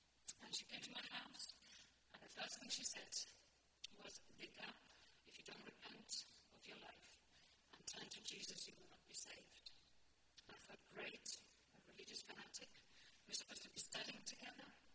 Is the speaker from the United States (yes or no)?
no; Poland; I grew up in Poland and in a nominal Catholic family during the communist regime.